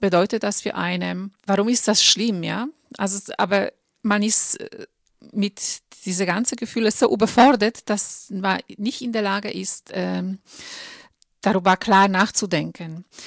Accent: Poland; German is a second language; moved away as an adult; now in Germany; ich bin 46 Jahre alt. Ich bin in Polen geboren und aufgewachsen und seit meinem 19. Lebensjahr lebe ich im Ausland. Schon mittlerweile sind es 27 Jahre, davon die letzten 10 Jahre in Deutschland.

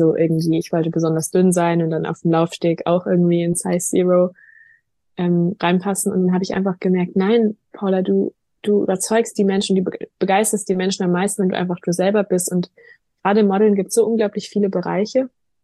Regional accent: Freiburg, Baden-Württemberg, Germany; Ich komme aus Süddeutschland, aus der Nähe von Freiburg, dem sonnigen Freiburg.

